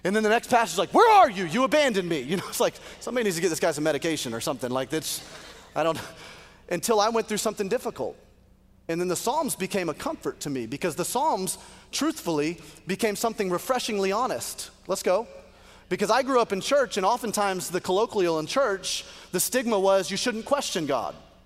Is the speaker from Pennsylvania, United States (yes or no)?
no; Alabama, United States; I grew up in Alabama. I had never heard of it.